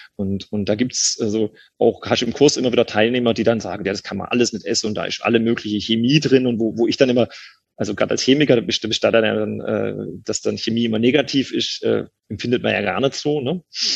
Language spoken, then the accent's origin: German; Baden-Württemberg, Germany; accent: Swabian; wenn ich in einer hochdeutschen Umgebung bin, dann rede ich Hochdeutsch. Und sobald ich in der Familie bin oder jetzt euch hier als Schwabe gegenüber habe, dann kann ich das gar nicht verhindern.